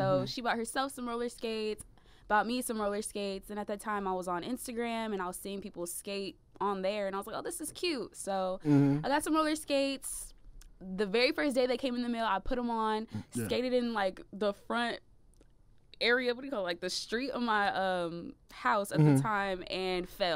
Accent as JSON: {"language": "English", "town": "San Diego", "region": "California", "country": "United States", "said": "San Diego, originally."}